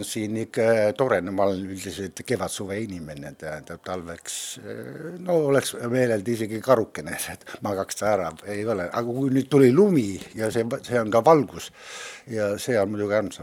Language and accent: Estonian; Saare County, Estonia; born there; ma olen väga palju Saaremaalt, noh, enamus elu mujal elanud ja sündinud küll siin, aga nüüd ringa täis. Nüüd olen kodusvarjal tagasi ja pean pensionipõlvele.